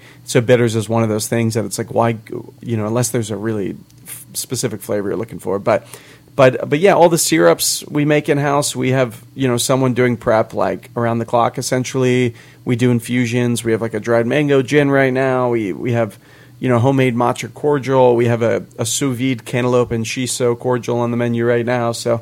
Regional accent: Florida, United States; Well, I've been here for like 10 years, but I grew up in Central Florida, technically.

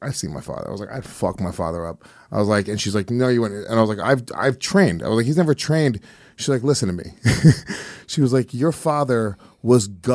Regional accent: Stony Point, New York, United States; there was a thing called the Penny Bridge where we grew up in Stony Point, New York.

